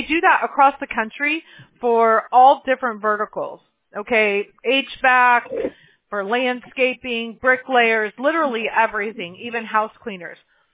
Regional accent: Mobile, Alabama, United States; born there; I was born in Mobile, Alabama, so we're all about that, you know?

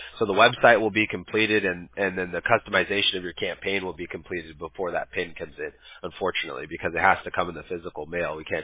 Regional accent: Huntington Beach, California, United States; Yeah, actually, I'm a Huntington Beach native, so I grew up in Surf City. I was a little surfer kid.

